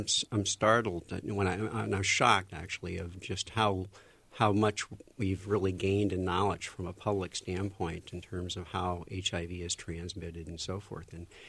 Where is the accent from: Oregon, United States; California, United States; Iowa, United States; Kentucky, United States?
Iowa, United States; born there; And, I'm an Iowan. I was born in Iowa. I moved away, came back.